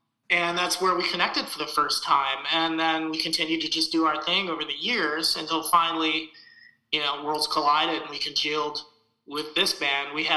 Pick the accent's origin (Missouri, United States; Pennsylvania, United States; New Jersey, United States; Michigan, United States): Michigan, United States; I'll just give the backstory on how we're both from West Michigan